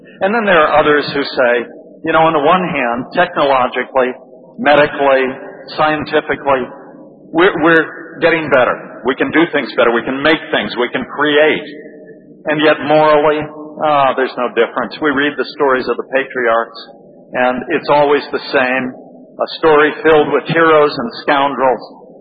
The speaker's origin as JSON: {"language": "English", "country": "United States", "said": "this may not connect with you, but it'll show that I'm from America, and it will also show how old I am."}